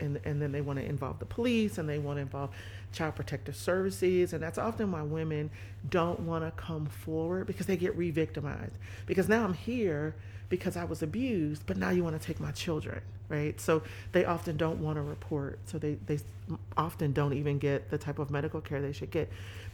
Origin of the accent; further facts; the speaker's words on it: Dayton, Ohio, United States; also born or lived in Pennsylvania; now in Cleveland, United States; I'm not from Cleveland. And so I was recruited to come here to work at Case. So I came from central Pennsylvania. I grew up in Dayton, Ohio, about 3 hours down the road.